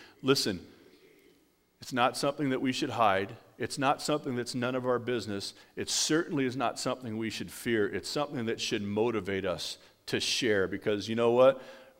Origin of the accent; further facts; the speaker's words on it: California, United States; I'm from California. Cars don't rust in California